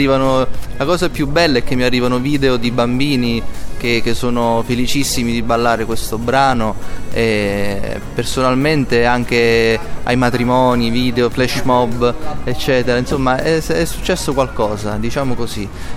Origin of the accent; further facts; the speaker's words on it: Bisaccia, Campania, Italy; nata in un paese che è il mio paese, Bisaccia, che mi ha accolto nella musica, mi ha educato nella musica